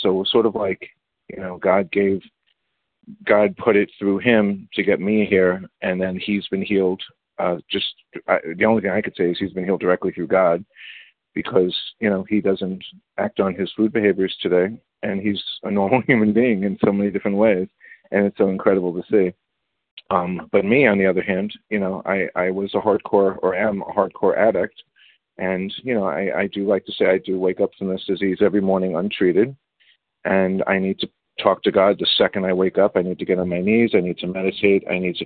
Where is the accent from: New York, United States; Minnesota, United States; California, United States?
New York, United States; New York City; I grew up in the Bronx, and I was bullied, and I was fat, white, and Jewish, and got out of the public school system, went into the religious school system